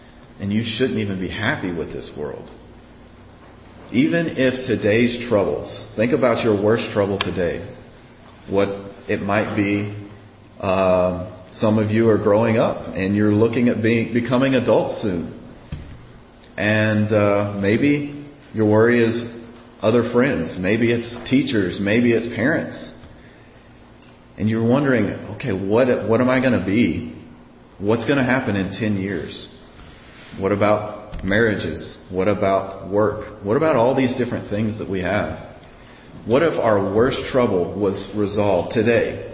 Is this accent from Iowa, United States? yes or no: no; Texas, United States; I'm from Texas, so when hurricanes happen, you go to a safe place.